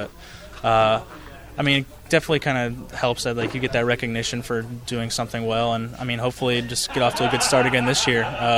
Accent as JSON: {"language": "English", "town": "Lakeland", "region": "Florida", "country": "United States", "tie": "born or raised there", "said": "especially growing up in Lakeland"}